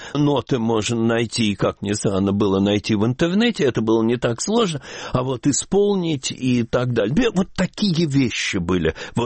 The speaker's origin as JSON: {"language": "Russian", "region": "Moscow", "country": "Russia", "said": "Я, как любой москвич, ну что для меня Санкт-Петербург?"}